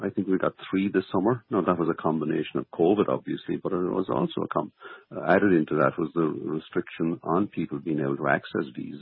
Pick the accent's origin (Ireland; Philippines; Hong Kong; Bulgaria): Ireland; Cork, Munster; accent: Cork; also born or lived in Dublin; now in United States; But obviously with an accent like this, I'm not going to be able to deny I'm from Cork, Adrian.